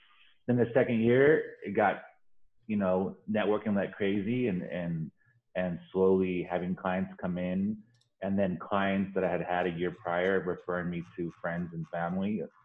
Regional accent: Los Angeles, California, United States; So I was born in Los Angeles. But my mother's from Spain. So I lived in the area east of downtown LA called the Hacienda Heights.

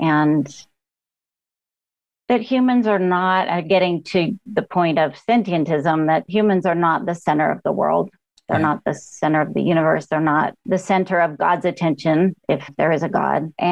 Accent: California, United States; And we're all originally from California.

